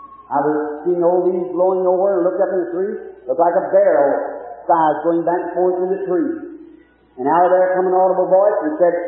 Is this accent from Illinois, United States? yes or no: no; Kentucky, United States; born there; When I was a little boy, I was born up here in Cumberland County, Kentucky. A little log cabin.